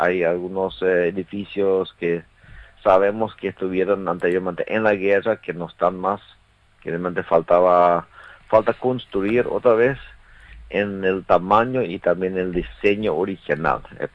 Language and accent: Spanish; Chaco, Paraguay; tenemos que realmente, como chaqueños también, despertar esto interés y mostrar lo que realmente tiene el Chaco